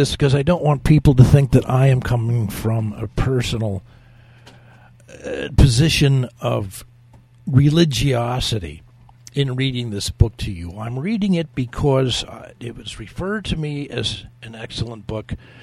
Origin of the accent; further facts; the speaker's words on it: California, United States; American woman that he met here in the Bay Area, and they raised four kids. I was number two. And we grew up in the Lutheran Church.